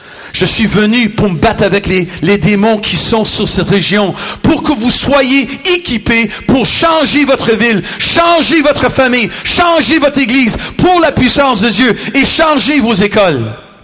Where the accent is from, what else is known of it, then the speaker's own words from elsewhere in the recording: Canada; French is a second language; Je lui ai dit, mais je suis pas Américain, je suis un Canadien!